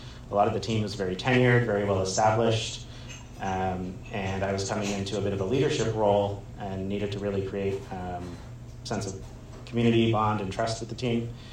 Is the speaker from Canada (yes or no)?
yes; Canada; I think one of the things I've been very proud about as a Canadian is embracing our multiculturalism